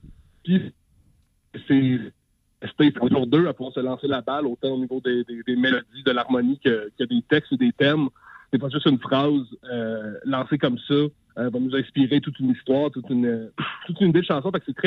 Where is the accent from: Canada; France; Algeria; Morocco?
Canada; Coaticook, Quebec; on est deux gars qui viennent des cantons de l'Est. Moi, je viens de Quaticook, puis j'habite encore ici.